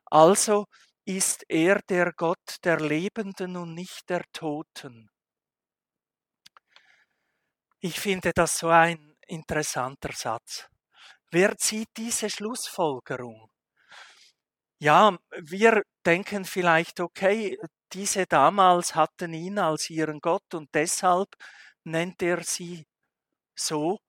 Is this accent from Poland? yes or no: no; Switzerland; Nun, ich als Schweizer frage euch